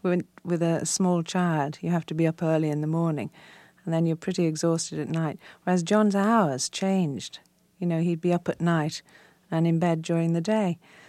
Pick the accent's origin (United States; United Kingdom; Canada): United Kingdom; Liverpool, North West England; a Liverpool girl trying to emulate that sort of style was something else. I mean, I couldn't change my accent to French